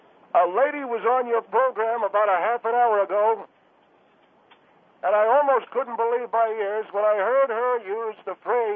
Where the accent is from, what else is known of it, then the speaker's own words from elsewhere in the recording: Worcester, Massachusetts, United States; I'm from Worcester, Massachusetts.